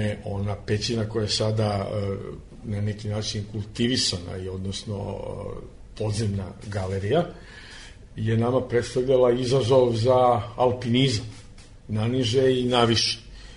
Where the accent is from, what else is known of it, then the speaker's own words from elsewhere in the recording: Belgrade, Serbia; na upit odakle si, ja sam često znao da kažem sa Slavija